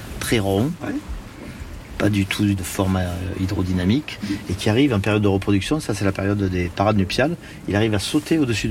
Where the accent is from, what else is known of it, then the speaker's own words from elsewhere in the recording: Marseille, Provence-Alpes-Côte d'Azur, France; Disons que quand on a grandi à Marseille, on est un peu partout chez soi en Méditerranée